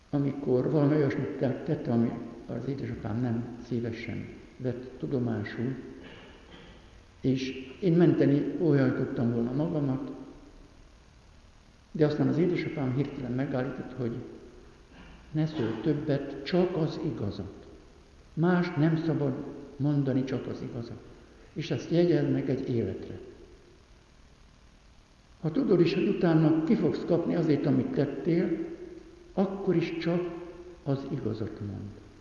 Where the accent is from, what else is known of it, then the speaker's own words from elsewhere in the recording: Pest, Hungary; born there; Falun születtem, a Csepel-sziget legdéli lakóhelyén.